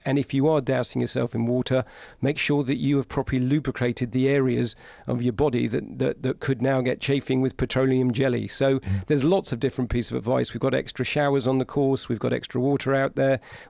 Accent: London, United Kingdom; But it's part and parcel of being a Londoner and in London.

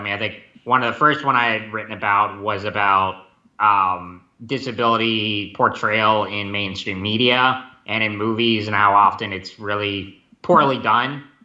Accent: Cary, North Carolina, United States; I was born and raised in Cary, North Carolina, and I still live with my parents today.

